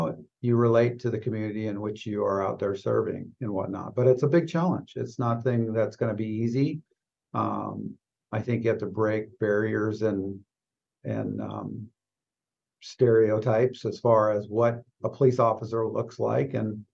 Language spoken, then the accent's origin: English; Sitka, Alaska, United States; growing up in Sitka, becoming a police officer there, and then having to help police the community with the people I grew up